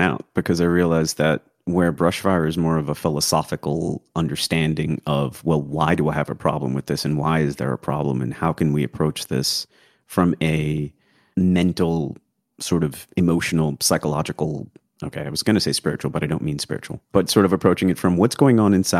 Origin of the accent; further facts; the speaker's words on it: India; So I grew up in India.